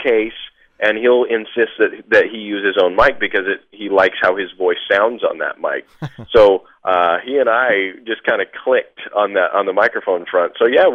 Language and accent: English; Boise, Idaho, United States; I'm from Idaho. I grew up in the Boise, Idaho area, and I was feeling pretty homesick.